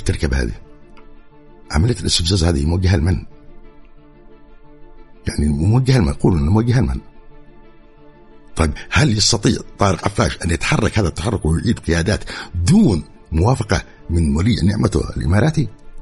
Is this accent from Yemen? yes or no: yes; Yemen; وكل إرهاب العالم اليوم في المنطقة عندنا في اليمن